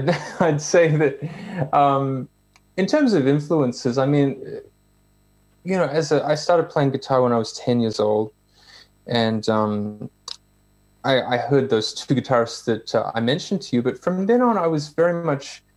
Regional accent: Australia; you just couldn't miss him growing up in Australia in the 90s

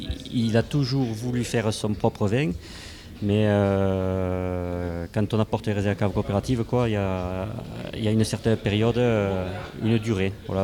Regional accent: Occitanie, France; Donc, moi, je suis quelqu'un des Corbières, hein.

